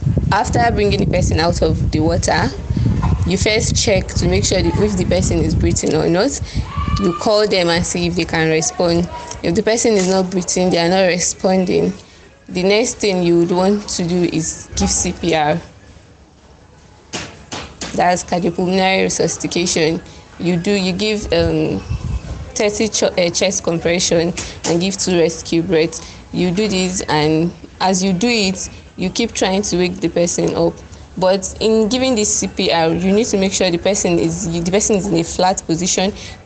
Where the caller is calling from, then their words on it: Zaria, Kaduna State, Nigeria; I'm speaking from Zaria.